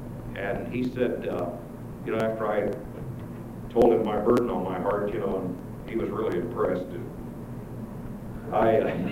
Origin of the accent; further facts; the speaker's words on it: Illinois, United States; town in Illinois that is the dirtiest, filthiest, cruddiest town in the state of Illinois, and that's my hometown.